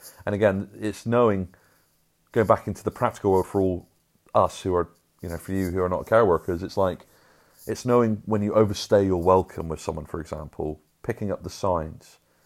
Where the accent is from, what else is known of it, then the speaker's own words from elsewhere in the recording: United Kingdom; And being British and modest, it was like, "Oh, just a little bit. Oh, I'll just have a tad bit."